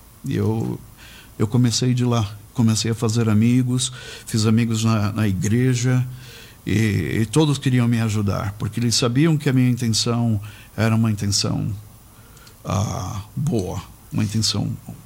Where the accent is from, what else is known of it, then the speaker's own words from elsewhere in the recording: Brazil; now in United States; Crescendo no Brasil, obviamente, as oportunidades na época não eram, as portas não estavam abertas para esse sonho que eu tinha. Mas eu fui para a América, como se diz, com uma mão na frente e uma atrás.